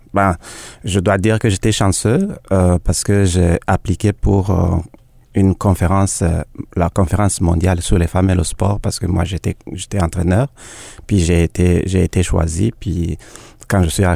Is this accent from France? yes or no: no; Burundi; moved away; je suis parti du Burundi en 2002. C'était pas facile non plus pour quitter le Burundi pour arriver ici.